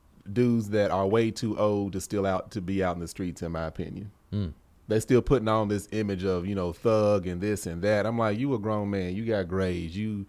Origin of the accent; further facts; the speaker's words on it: the South, United States; We come from the South where you heard Goose's accent. Mine's like, yeah, y'all, you know what I mean?